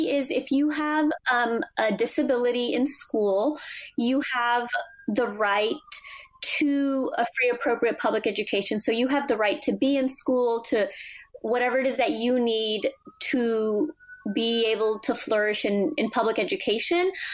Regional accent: California, United States; also born or lived in Mexico; I grew up in California, born in Mexico, and I'm blind

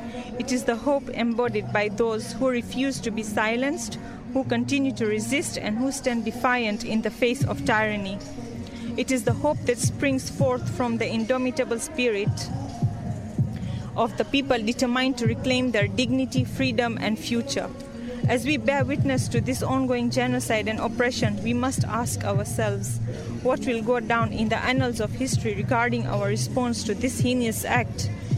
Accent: Mombasa, Mombasa County, Kenya; and I'm from Kenya and Palestine, Mombasa.

